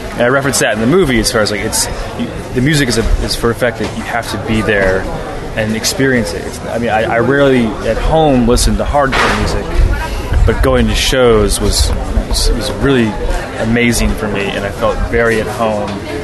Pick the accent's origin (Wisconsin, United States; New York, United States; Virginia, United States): Virginia, United States; I grew up just outside Washington, D.C., in the suburbs of Virginia, and it was a big part of my youth.